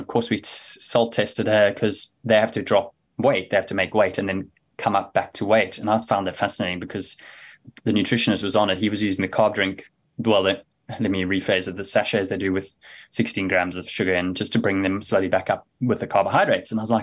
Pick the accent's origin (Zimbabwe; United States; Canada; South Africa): South Africa; now in Leeds, United Kingdom; It's into my sixth year now up in Leeds in the UK. Obviously I'm South African, met you in PE